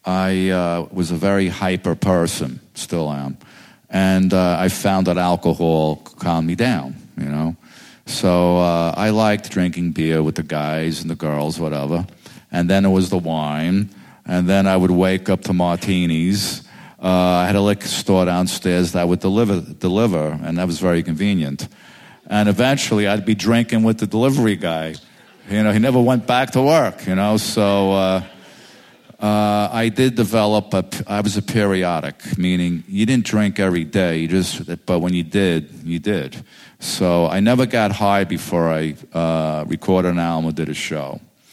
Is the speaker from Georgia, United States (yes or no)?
no; Brooklyn, New York, United States; he's from the Bronx, they're from Queens, I'm from Brooklyn.